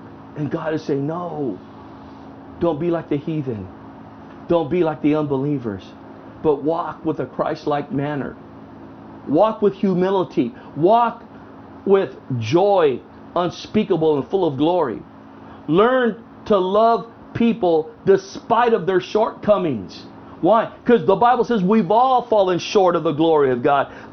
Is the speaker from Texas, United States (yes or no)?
no; National City, California, United States; Those of you know I grew up in National City. I can get NC on them.